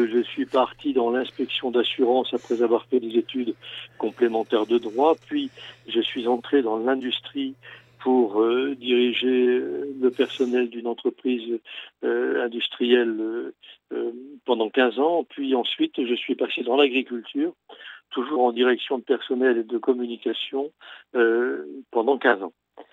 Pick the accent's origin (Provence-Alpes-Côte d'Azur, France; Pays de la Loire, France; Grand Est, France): Grand Est, France; Toujours dans les Vosges, dans mon village natal